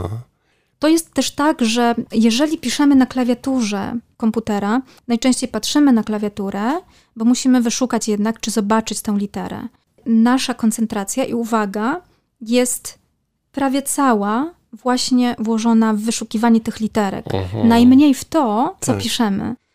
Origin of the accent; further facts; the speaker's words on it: Malbork, Pomeranian Voivodeship, Poland; now in Kraków, Poland; Ja pochodzę z Malborka i ja mówię już teraz, od 20 lat, ale mówię na zewnątrz.